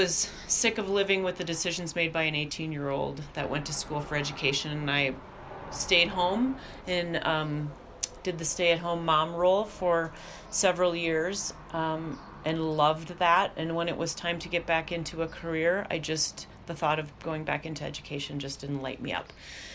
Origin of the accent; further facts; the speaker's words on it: Wisconsin, United States; I didn't love winter growing up in Wisconsin, but I love winter here because I can be out snowshoeing.